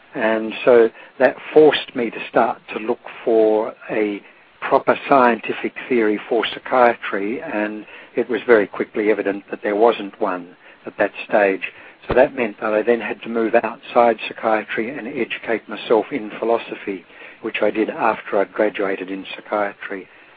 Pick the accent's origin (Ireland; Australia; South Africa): Australia; Being Australian, of course, we look for Australian publishers